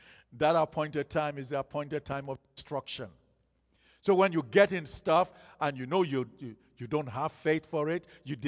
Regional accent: Nigeria; growing up in Nigeria, you know, you didn't necessarily, at the time I was growing up, you didn't necessarily get your chicken from the grocery store

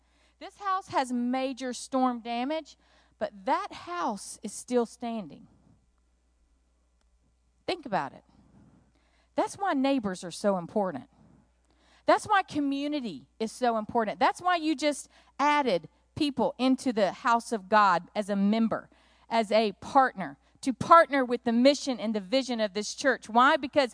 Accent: Alabama, United States; this is about 2 hours from where I grew up in South Alabama.

